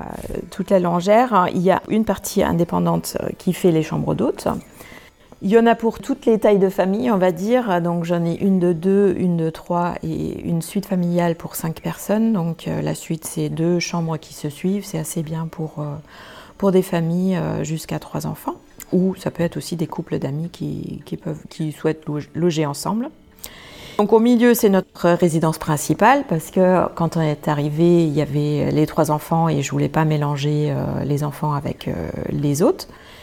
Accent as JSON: {"language": "French", "country": "Germany", "moved": "yes", "lives_now": "France", "said": "Je suis allemande et j'habite depuis à peu près 30 ans en France."}